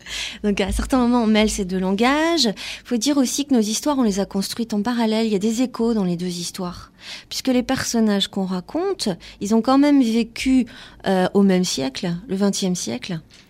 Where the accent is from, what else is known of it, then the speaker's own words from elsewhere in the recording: Availle-sur-Seiche, Brittany, France; Et moi, je suis partie d'Availle-sur-Seiche, un petit village en Ille-et-Vilaine, en Bretagne, pas très très très loin de Rennes.